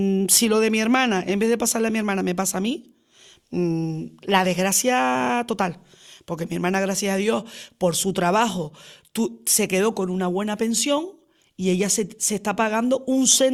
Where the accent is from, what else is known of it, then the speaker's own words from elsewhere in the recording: La Orotava, Canary Islands, Spain; yo me siento muy querida por la gente de La Orotava, que es mi pueblo